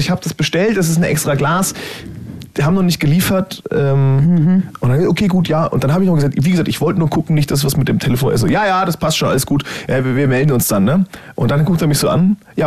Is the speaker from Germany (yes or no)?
no; United States; weil ich komme ja aus den USA.